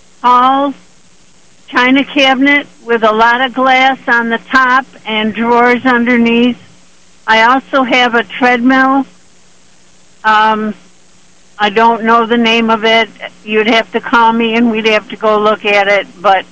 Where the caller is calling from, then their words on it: Mount Morris, United States; Mount Morris.